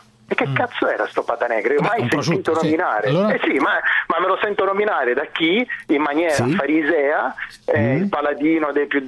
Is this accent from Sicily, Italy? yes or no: yes; Sicily, Italy; io siciliano precario che lavoro nella Bergamasca